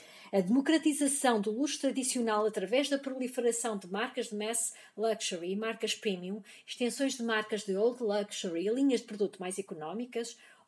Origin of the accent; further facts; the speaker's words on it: Portugal; venho de Portugal, da Universidade de Aveiro